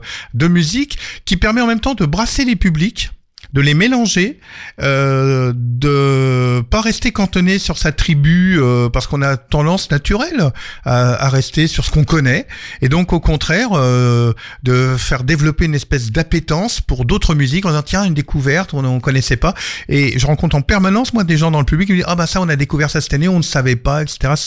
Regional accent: Le Havre, Normandy, France; On est du Havre, on a un super beau festival, ça se passe l'été

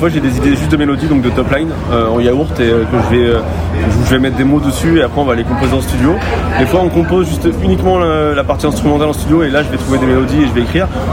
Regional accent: L'Aigle, Normandy, France; Moi je suis de L'Aigle dans l'Orne, donc je suis pas très loin.

